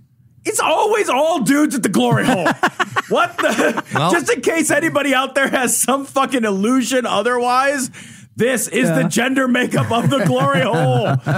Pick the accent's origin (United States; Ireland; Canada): Ireland; Look, I'm Irish. We don't measure everything, okay?